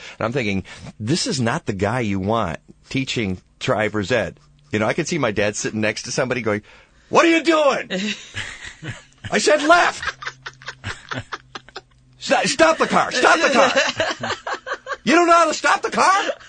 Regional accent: Detroit, Michigan, United States; And I remember, I grew up in the Detroit area, and my dad was a draftsman, and he would design parts.

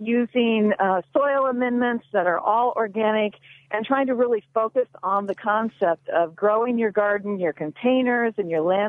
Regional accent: Indiana, United States; now in Illinois, United States; I grew up on a farm in the middle of Indiana. That's where I learned how to garden. And then now I live in Illinois.

